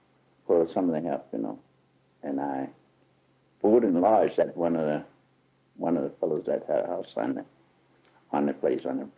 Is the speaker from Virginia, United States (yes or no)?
yes; Norfolk, Virginia, United States; now in Middletown, United States; Originally, I came from Norfolk, Virginia.